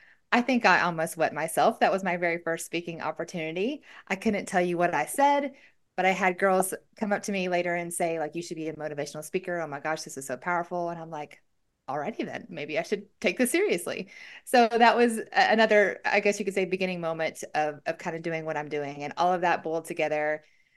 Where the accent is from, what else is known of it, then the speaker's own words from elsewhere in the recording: the South, United States; people say I talk really fast and I'm from the South